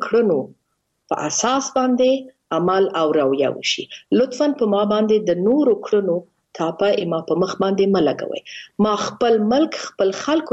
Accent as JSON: {"language": "Pashto", "country": "Afghanistan", "said": "افغانستان زما کور دی زما ملک دی زما هویت دی زما تاریخ دی زه د هغه سره تعلق لرم"}